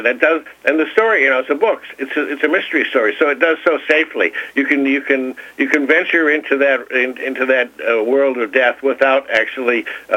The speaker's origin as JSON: {"language": "English", "town": "Tomah", "region": "Wisconsin", "country": "United States", "tie": "born or raised there", "said": "I grew up in Tomah, but and I also, edited the weekly newspaper in a town in Massachusetts, Mansfield, Massachusetts"}